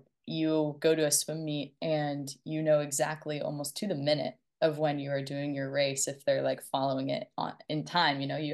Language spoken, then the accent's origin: English; Florida, United States; So I grew up in Florida as a swimmer.